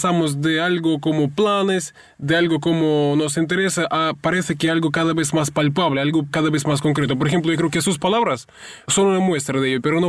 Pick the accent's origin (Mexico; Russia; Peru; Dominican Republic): Russia; Spanish is a second language; Por otro lado, como ruso, yo puedo confirmar